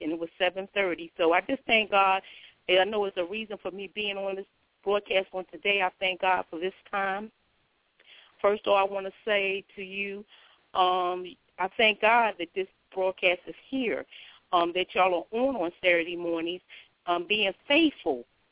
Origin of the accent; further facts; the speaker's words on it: Philadelphia, Pennsylvania, United States; now in North Carolina, United States; I'm from Philadelphia. I live in North Carolina now.